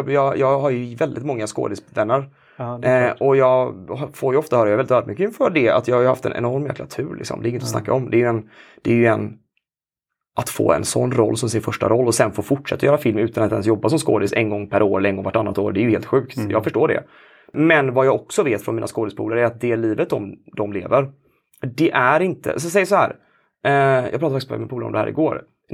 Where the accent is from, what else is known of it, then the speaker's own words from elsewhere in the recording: Gothenburg, Västra Götaland County, Sweden; Men min egen bakgrund är att jag är från Göteborg. Bott här sedan jag var 10 år gammal.